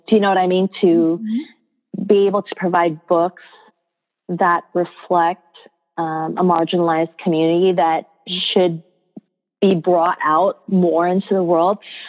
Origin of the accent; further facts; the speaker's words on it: Philippines; I am Filipino, and however, I don't assume that I know everything about my own culture.